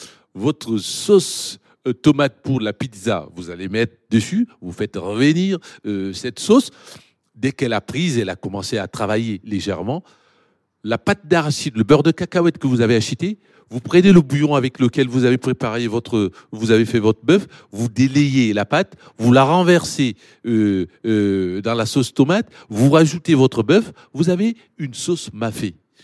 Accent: Cameroon; Moi, quand j'ai grandi au Cameroun, je ne savais pas que le gombo, on pouvait le conserver.

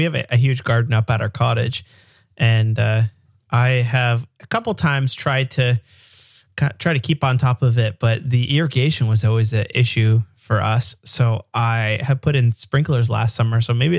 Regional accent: Canada; I'm from Canada.

